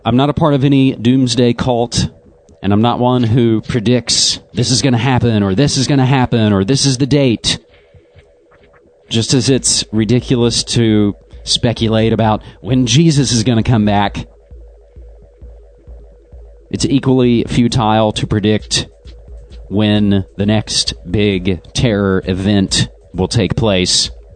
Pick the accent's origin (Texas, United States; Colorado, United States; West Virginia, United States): West Virginia, United States; I believe that will affect my home state of West Virginia